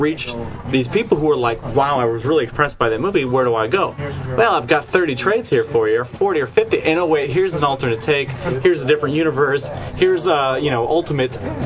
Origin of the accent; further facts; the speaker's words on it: Wausau, Wisconsin, United States; In my hometown, go back to Wausau, Wisconsin, where I'm from.